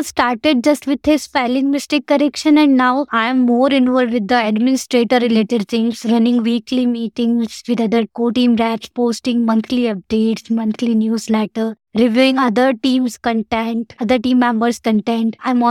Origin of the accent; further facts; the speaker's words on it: Ajmer, Rajasthan, India; I'm from Ajmer, a beautiful city in India.